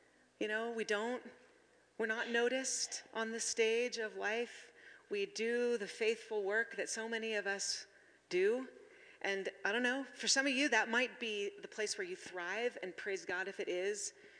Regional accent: United States; Because we are raised, we're at the center of everything. We're American individualists, right?

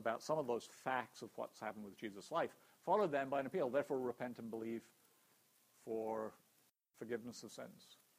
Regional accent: United Kingdom; certainly growing up in Britain was often used.

